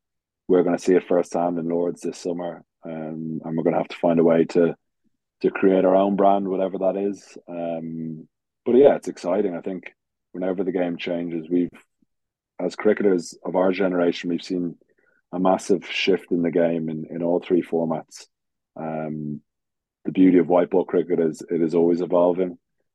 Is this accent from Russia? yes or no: no; Ireland; It's always, as Irish cricketers, it's always great to go to these countries that are so passionate about the game. We don't really see that firsthand in our country.